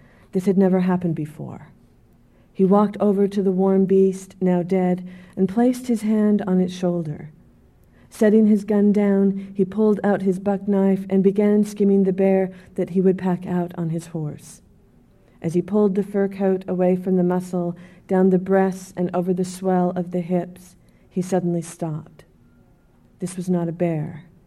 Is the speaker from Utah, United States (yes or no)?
yes; Utah, United States; also born or lived in Riverside County, California; I was born in California. I am a Utah native, but I was born here in Riverside County